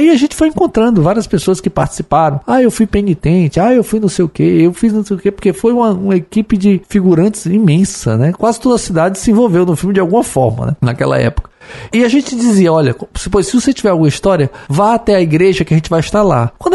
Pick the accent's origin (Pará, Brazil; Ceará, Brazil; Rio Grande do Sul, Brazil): Ceará, Brazil; Fortaleza; olha, nós somos de Fortaleza, nós viemos fazer um documentário sobre o filme